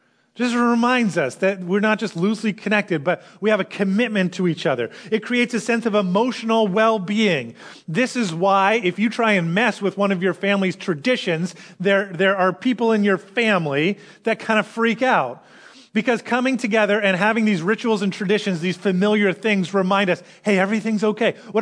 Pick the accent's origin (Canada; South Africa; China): Canada; Most of us are not diehard hockey fans. But we're Canadian.